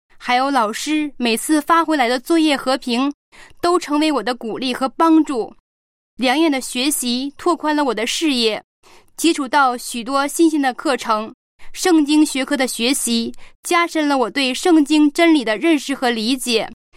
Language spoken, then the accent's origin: Chinese; Heilongjiang, China; 我是黑龙江的